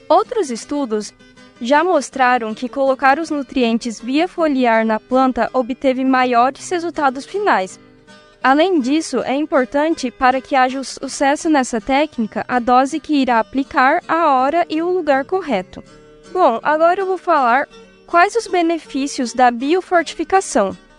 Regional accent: Cândido Mota, São Paulo, Brazil; sou de Cândido Mota, São Paulo, e estou no quarto ano de agronomia.

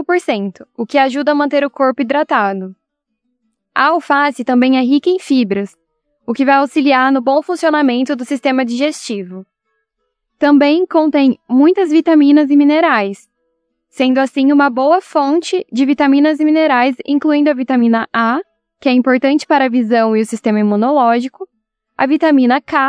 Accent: São Pedro, São Paulo, Brazil; sou de São Pedro, São Paulo.

